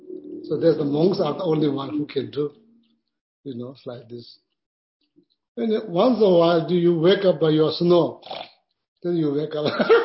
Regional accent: India; English is a second language; now in United States; So when I'm traveling from India to New York City first, then from New York City to came to Raleigh.

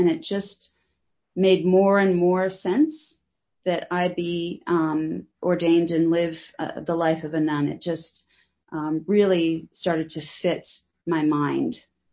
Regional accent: United States; I'm from America originally.

